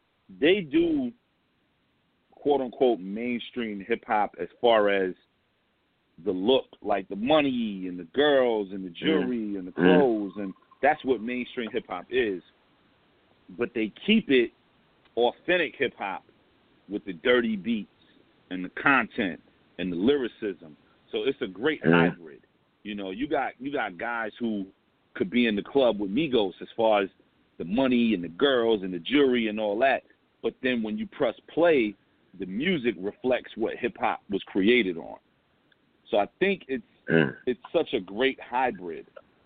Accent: Brooklyn, New York, United States; You know, I'm from St. James. I'm from Biggie Block. So everything in my neighborhood was Bad Boy.

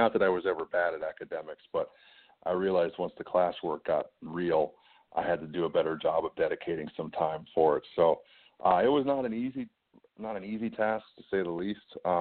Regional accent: Milwaukee, Wisconsin, United States; Well, I'm kind of from all over. I grew up really in the Milwaukee, Wisconsin area.

